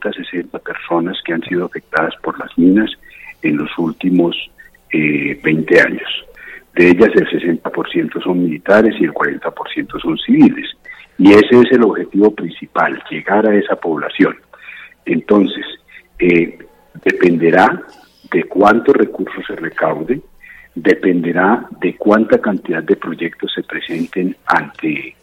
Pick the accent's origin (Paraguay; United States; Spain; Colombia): Colombia; Esos somos los colombianos